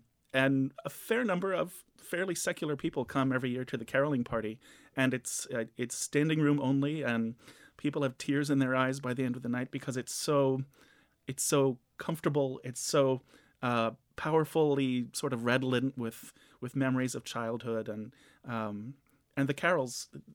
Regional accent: Pennsylvania, United States; So growing up in Pennsylvania, we got a tree a bit earlier in the month, but still decorated it on Christmas Eve.

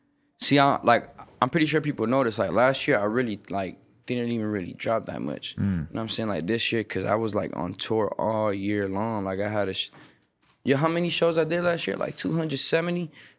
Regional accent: Florida, United States; Man, I'm from Florida, so I fuck with … music heavy, bro.

